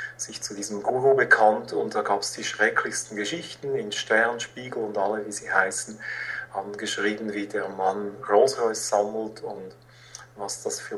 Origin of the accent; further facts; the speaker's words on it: Zurich, Switzerland; Ich habe das vor 25 Jahren begonnen, also 1986 in Zürich, wo ich aufgewachsen bin.